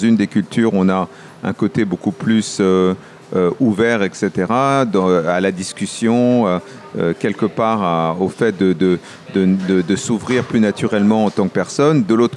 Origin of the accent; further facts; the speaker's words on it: France; moi-même de parents issus de pays différents, en fait, mes parents ne sont pas d'origine française. Donc j'ai grandi en France, mais dans un environnement éminemment international, y compris à l'école et au niveau familial.